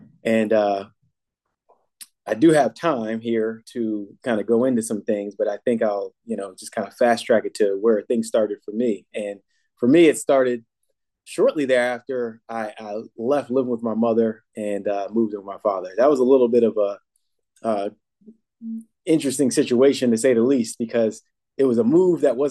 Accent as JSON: {"language": "English", "region": "New Jersey", "country": "United States", "tie": "born or raised there", "said": "So I was I'm from New Jersey, born there, two-parent household."}